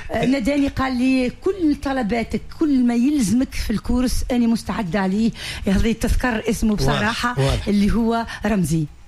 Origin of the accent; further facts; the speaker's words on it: Ksar Hellal, Monastir Governorate, Tunisia; born there; انا تونسيه مفتخره بذلك مولوده في قصر هلال مسقط راسي قصر هلال مفتخره بذلك